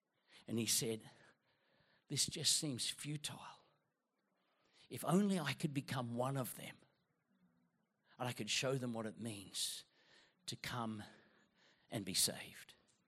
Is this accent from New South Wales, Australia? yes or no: no; Queensland, Australia; I'm not. I'm from Queensland. I'm dreaming of a sweaty Christmas.